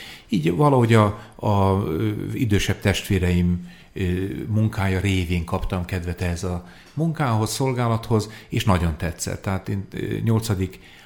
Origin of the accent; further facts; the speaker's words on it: Békéscsaba, Békés, Hungary; born there; én Békés Csabán egy nagy családban születtem, 11. gyermekként, és még van egy öcsém, tehát nagy család voltunk